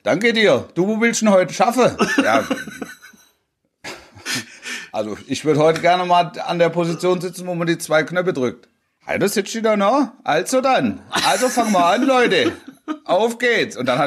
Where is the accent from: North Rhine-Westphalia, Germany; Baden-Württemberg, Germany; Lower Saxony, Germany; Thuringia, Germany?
Baden-Württemberg, Germany; Wenn es der Großraum Stuttgart war, ich bin ja auf dem Land groß geworden, ne?